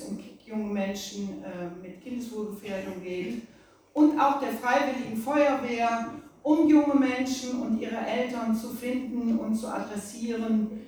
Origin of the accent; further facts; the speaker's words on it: West Germany, Germany; Als Westdeutsche hat mich das sehr berührt